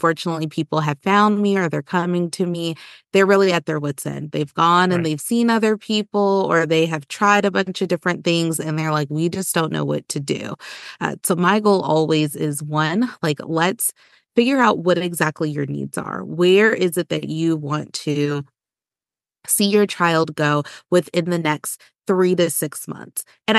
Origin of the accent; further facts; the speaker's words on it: Charlotte, North Carolina, United States; I grew up in Charlotte, this is home